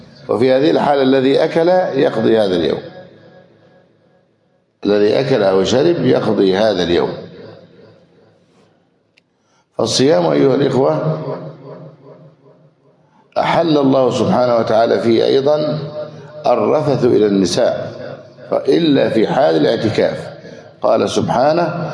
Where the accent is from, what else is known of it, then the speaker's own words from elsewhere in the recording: Egypt; يعني حفنتين من الرز اللي هو غالب قوت أهل بلدنا مصر.